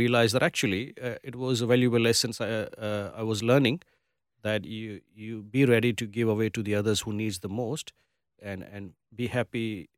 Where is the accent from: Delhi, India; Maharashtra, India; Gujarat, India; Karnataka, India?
Gujarat, India; I think I come from Gujarat, which is a Gujarati community